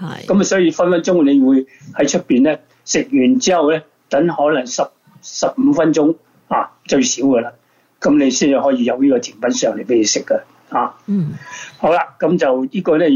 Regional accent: China; 咁我哋中国人咧就即系译咗佢叫做酥芙蕾啊

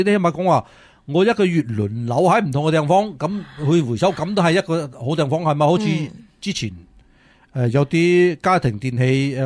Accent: Guangdong, China; 我哋广东人咁咧食嘢嘅话咧

